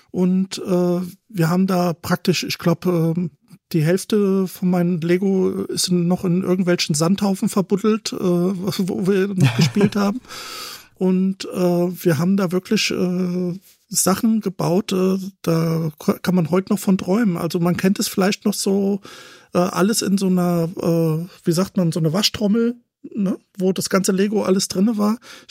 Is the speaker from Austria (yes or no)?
no; Piracaia, Brazil; German is a second language; ich bin in Brasilien aufgewachsen. Und wir hatten Lego mit nach Brasilien genommen und ich glaube, ich war so in einem kleinen Dorf, Piracaia hieß das Dorf